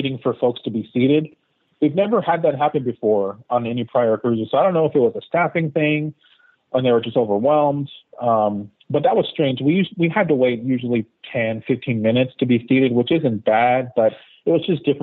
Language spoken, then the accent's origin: English; Texas, United States; We're from Texas, so we got a lot of Mexican down here.